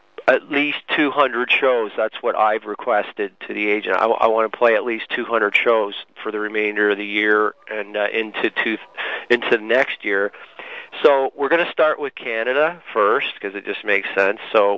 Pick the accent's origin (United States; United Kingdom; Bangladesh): United Kingdom; Scotland; Well, I am a Scot.